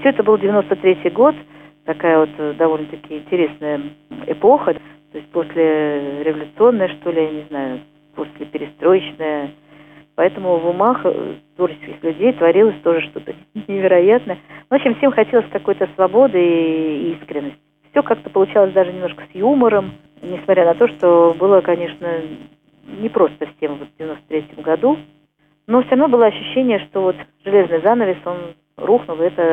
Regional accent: Saint Petersburg, Russia; Так как я петербурженка

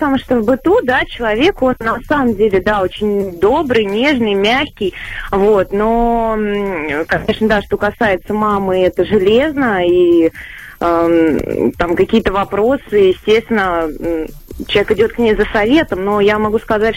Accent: Moscow, Russia; Я из Москвы.

